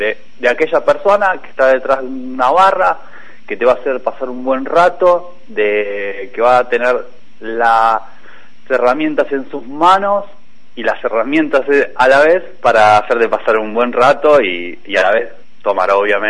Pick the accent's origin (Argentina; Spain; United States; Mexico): Argentina; Rojas, Buenos Aires Province; Soy de Rojas, provincia de Buenos Aires.